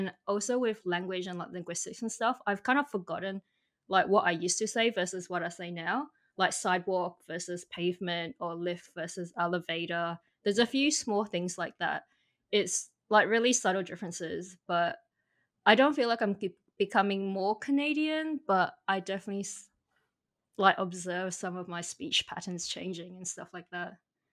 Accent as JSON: {"language": "English", "region": "Christmas Island", "country": "Australia", "tie": "born or raised there", "said": "And I grew up in Australia, but it's a little bit more than that. I like to be specific. I grew up on a tiny island called Christmas Island. And so that's like super tiny. So coming from just like a really small island where I think there was probably about 1,500 people when I was growing up"}